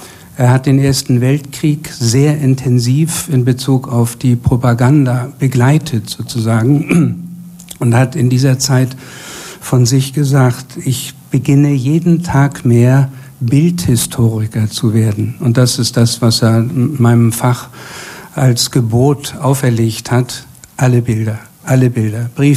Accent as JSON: {"language": "German", "town": "Kiel", "region": "Schleswig-Holstein", "country": "Germany", "tie": "born or raised there", "said": "in Kiel, meiner Heimatstadt"}